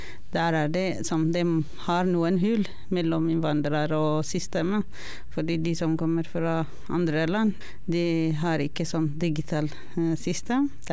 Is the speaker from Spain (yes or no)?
no; Ethiopia; Norwegian is a second language; now in Norway; jeg kommer fra Etiopia for 2010. Siden jeg kom til Norge, startet jeg I asylmottak og var frivillig.